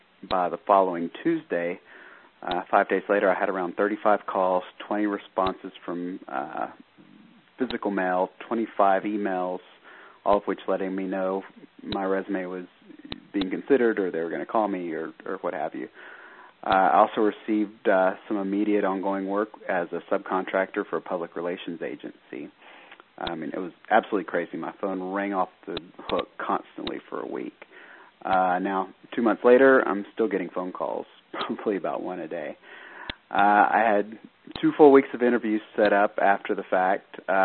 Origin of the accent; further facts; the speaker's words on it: Dallas, Texas, United States; I'm from Dallas, Texas.